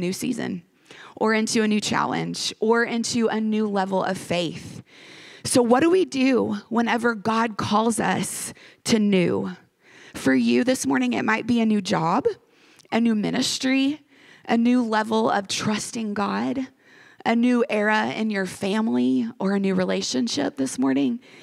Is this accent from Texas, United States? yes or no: yes; Texas, United States; also born or lived in Arkansas; I am from Texas and Arkansas. These are my people.